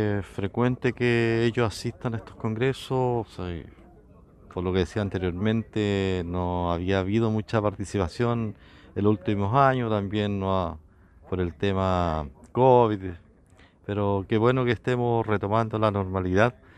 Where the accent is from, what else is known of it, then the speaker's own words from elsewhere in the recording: Chile; y eso nos beneficia como trabajadores, como empresa y también como chilenos